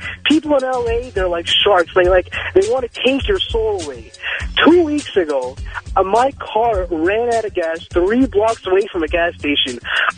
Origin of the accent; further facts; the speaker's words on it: New York, United States; born there; I was born in New York. I spent a lot of time in Jersey.